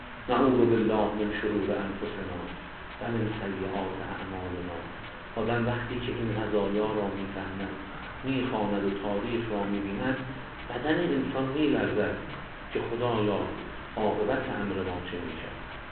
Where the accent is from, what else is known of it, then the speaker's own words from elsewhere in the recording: Iran; ما ایرانی هستیم